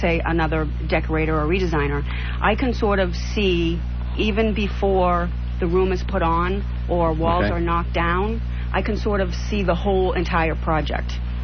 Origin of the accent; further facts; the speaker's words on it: Tyngsborough, Massachusetts, United States; now in Pelham, United States; I've been in the area all my life. I grew up in Tingsboro, and my husband and I have been in Pelham for the past 22 years